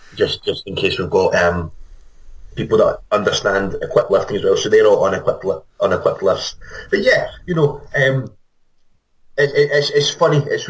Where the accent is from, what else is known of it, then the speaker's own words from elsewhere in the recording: Glasgow, Scotland, United Kingdom; I am from Glasgow, Scotland.